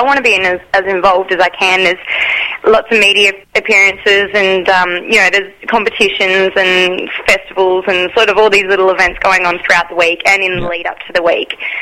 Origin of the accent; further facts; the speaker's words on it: Gold Coast, Queensland, Australia; Yeah, I'm from the Gold Coast.